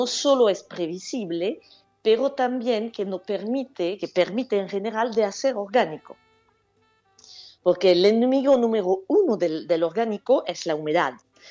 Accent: Carcassonne, Occitania, France; Spanish is a second language; moved away; yo siempre me fui de Carcassonne, dije yo, nunca voy a trabajar en viña, pero nunca

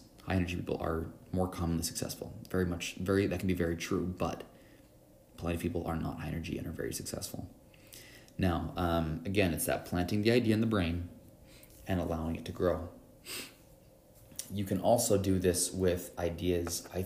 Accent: Idaho, United States; especially being an American boy raised in Idaho.

